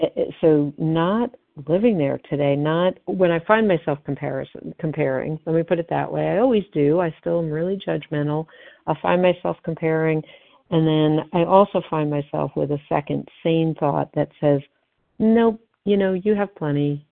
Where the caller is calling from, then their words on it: Atlanta, Georgia, United States; Oh, sorry. Yeah, Atlanta, Georgia.